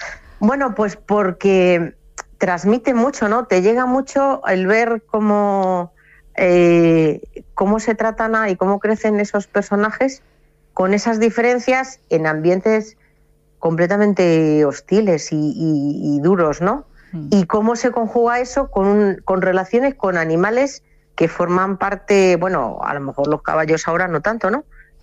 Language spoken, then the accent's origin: Spanish; Madrid, Community of Madrid, Spain; also born or lived in Orgaz; aunque yo soy madrileña, pero bueno, mi corazón y mi experiencia, pues soy mitad madrileña, mitad toledana, orgaceña. Yo estoy en la Biblioteca de Orgaz desde hace muchos años